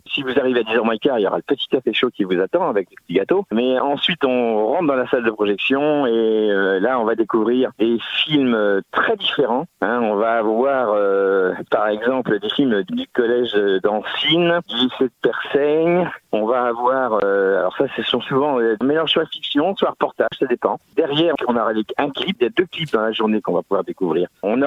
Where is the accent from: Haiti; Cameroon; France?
France; Pays de la Loire; Voilà, je suis natif de la Sarthe.